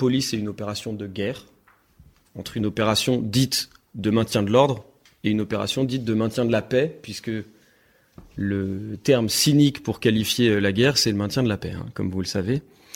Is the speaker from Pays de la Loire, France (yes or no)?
yes; Nantes, Pays de la Loire, France; Je suis nantais